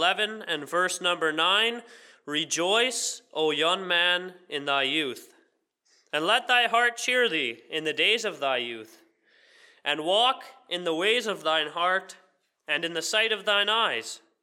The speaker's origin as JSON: {"language": "English", "town": "Bancroft", "region": "Ontario", "country": "Canada", "said": "I'm from Bancroft, Ontario. I've been here on the island for a few months and in fellowship in Pope Road and headed back to Ontario here soon."}